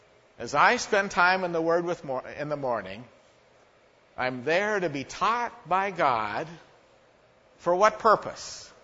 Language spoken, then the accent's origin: English; Idaho, United States; where I grew up in Idaho, we used to have a lot of trains.